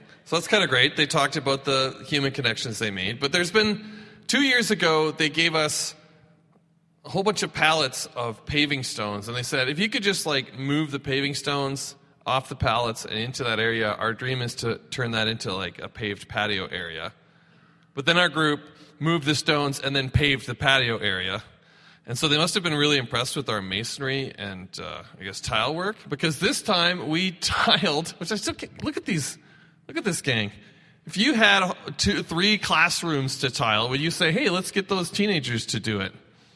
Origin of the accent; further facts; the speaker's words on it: Canada; it's kind of a great experience to be Canadians who just sort of show up and go